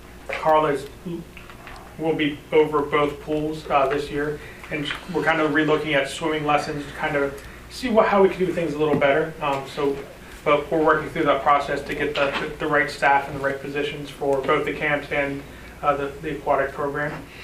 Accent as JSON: {"language": "English", "region": "Pennsylvania", "country": "United States", "said": "I come from Pennsylvania. So if I sound different or say talk funny, that's probably why."}